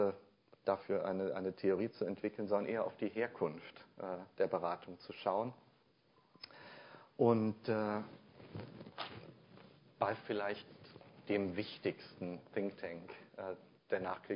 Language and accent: German; Rhineland, Germany; Am Martinstag, glaube ich, in meiner Heimat im Rheinland war heute Karnevalsanfang.